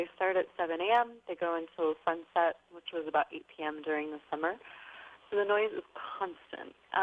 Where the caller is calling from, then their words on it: Honolulu, Hawaii, United States; I am calling from the Black Point Diamond Head area on Oahu.